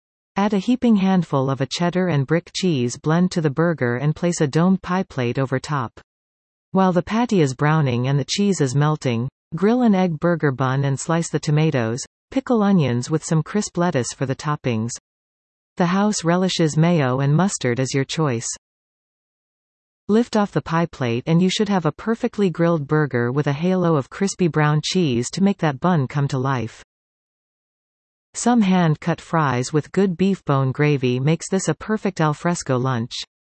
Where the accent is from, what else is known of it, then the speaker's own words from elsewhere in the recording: Hespeler, Ontario, Canada; Being a kid growing up in Hespler, Pislinch Lake was where most of my summers were spent swimming, fishing and eating French fries and hot dogs.